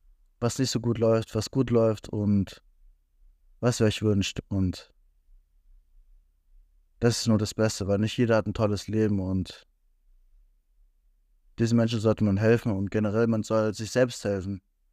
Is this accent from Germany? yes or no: yes; Bavaria, Germany; Und ich bin aus Bayern, an die Leute in Bayern, schönes neues Schuljahr